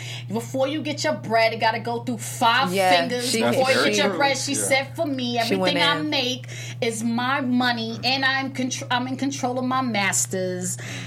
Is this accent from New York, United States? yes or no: yes; New York, United States; I'm from Farmers and Gaia Brew.